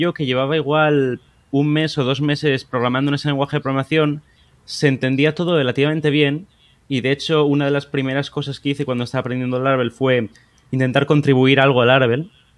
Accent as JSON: {"language": "Spanish", "region": "Asturias", "country": "Spain", "said": "Sí, de Asturias."}